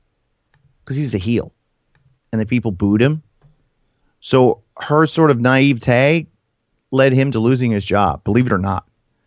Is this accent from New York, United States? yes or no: no; Florida, United States; Well, I grew up in Florida, but you grew up in the Northeast.